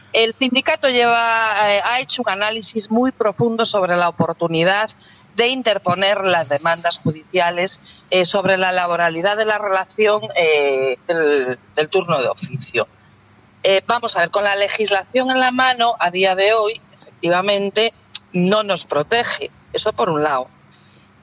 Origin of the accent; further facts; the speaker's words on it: Ferrol, Galicia, Spain; en mi pueblo, de donde yo soy, de aquí de Ferrol